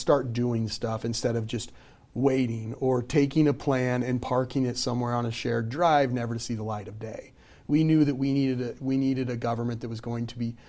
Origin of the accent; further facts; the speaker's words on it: Missouri, United States; I come from Southeast Missouri. From a farming community and grew up on a farm.